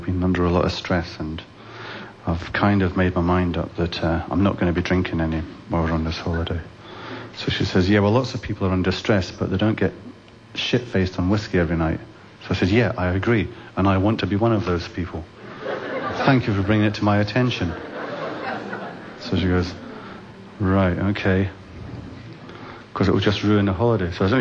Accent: Scotland, United Kingdom; So I said, "No, I'm Scottish, actually."

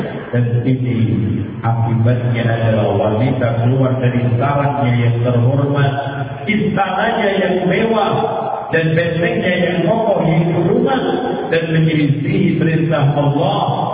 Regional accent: Java, Indonesia; Orang Jawa, karena saya dari Jawa

